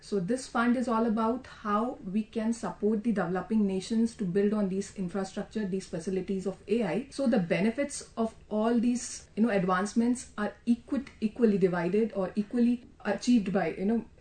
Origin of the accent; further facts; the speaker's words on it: India; So that was very heartwarming, being an Indian there and listening to this, that okay, you're in another country